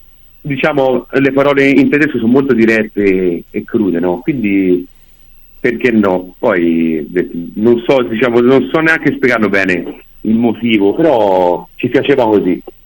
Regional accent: Tuscany, Italy; Siamo diciamo di provincia, quindi tra Arezzo e Firenze, paesini piccoli.

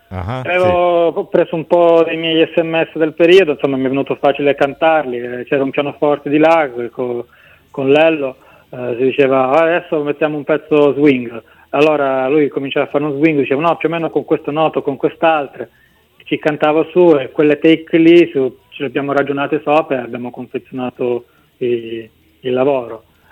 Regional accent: Mesagne, Apulia, Italy; born there; Io sono nato a Mesagne, provincia di Brindisi

